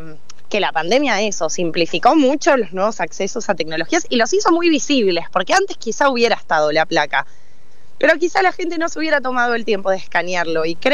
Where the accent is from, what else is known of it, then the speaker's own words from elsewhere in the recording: Salta, Argentina; Yo soy salteña y a mí me encantaría que esté en Ciudad de Salta.